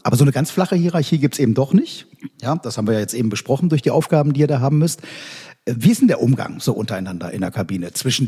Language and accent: German; Kassel, Hesse, Germany; born there; Ich bin jetzt in Kassel geboren